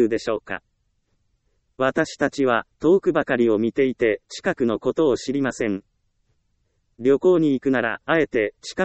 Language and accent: Japanese; Ehime, Japan; 私の地元は愛媛です。